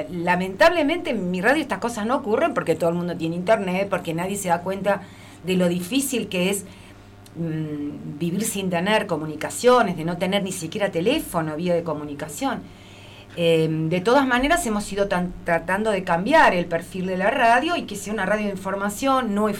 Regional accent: Buenos Aires, Argentina; now in Patagonia, Argentina; Yo hace años que vivo en la Patagonia por decisión propia, soy porteña, pero decidí por mi cuenta venir a vivir a la Patagonia. A uno lo conmueve, siendo de la ciudad más importante de la Argentina

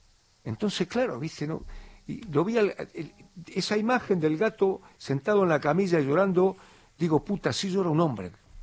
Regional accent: Bahía Blanca, Buenos Aires Province, Argentina; born there; Yo nací en Villa Mitre, en un barrio de Bahía Blanca, jugué ahí

